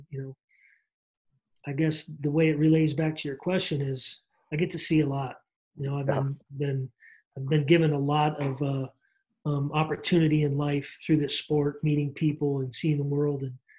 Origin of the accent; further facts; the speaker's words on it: Great Falls, Montana, United States; I grew up in a pretty, you know, my hometown, Great Falls, is 60,000 people